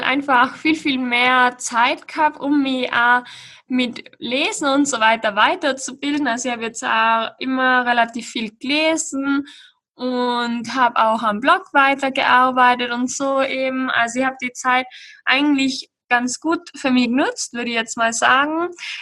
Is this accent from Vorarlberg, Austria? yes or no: no; Tyrol, Austria; Aber bei uns in Tirol ist halt der Wohnraum wirklich sehr teuer.